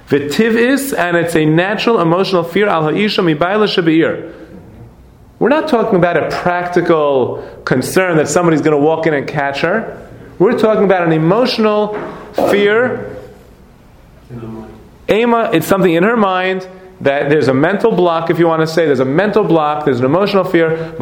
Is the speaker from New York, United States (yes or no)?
yes; New York, United States; We lived in Washington Heights, that's where I come from. I came from Washington Heights